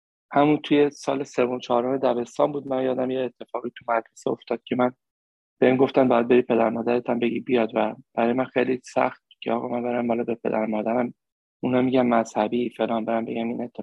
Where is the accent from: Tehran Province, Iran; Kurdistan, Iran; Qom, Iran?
Tehran Province, Iran; Tehran; توی یکی از منطقه جنوب شهر تهران زندگی میکردیم